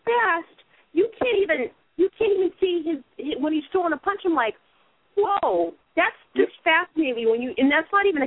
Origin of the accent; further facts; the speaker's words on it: Boston, Massachusetts, United States; The funny thing is, I would have not known about him if it wasn't for my brother, Z, even though I'm from Boston.